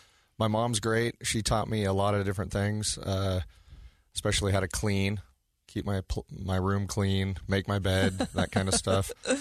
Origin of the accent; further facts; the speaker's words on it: Oregon, United States; And, so when I was a kid growing up in Oregon, my dad and my grandpa would build every house we lived in.